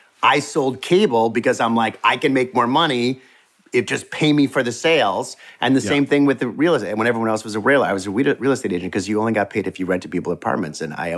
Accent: Dobbs Ferry, New York, United States; also born or lived in Los Angeles; Well, I was born in LA. I lived here till I was five, and then I grew up in New York. I grew up until eighth grade. I went to public school in Dobbs Ferry in Westchester.

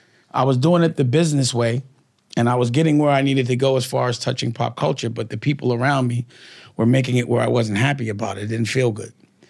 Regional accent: Harlem, New York, United States; I'm from Harlem. It's just a Harlem thing.

